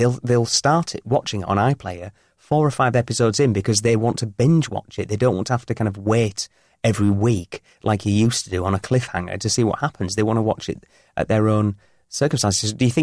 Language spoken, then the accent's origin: English; London, United Kingdom; I'm a Londoner.